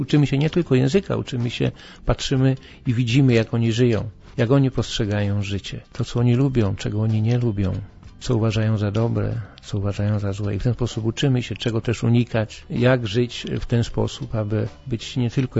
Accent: Katowice, Silesian Voivodeship, Poland; moved away as an adult; now in Ghana; właśnie w Katowicach, skąd pochodzę

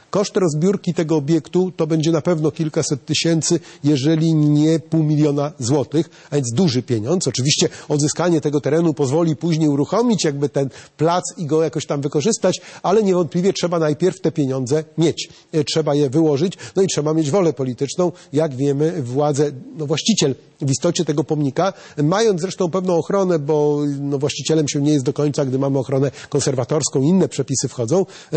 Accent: Olsztyn, Warmian-Masurian Voivodeship, Poland; ja akurat jako olsztynianin znam go od dziecka

